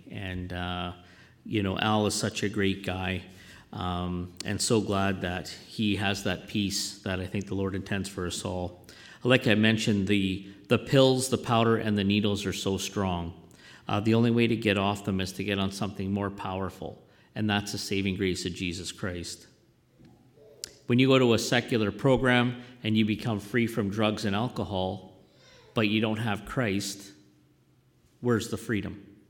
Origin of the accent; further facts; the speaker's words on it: Edmonton, Alberta, Canada; I'm from Edmonton, Alberta.